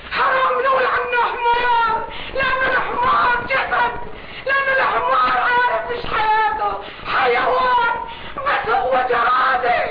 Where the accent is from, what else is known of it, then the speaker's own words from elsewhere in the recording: Aleppo, Aleppo Governorate, Syria; أنا حلبية من نص حلب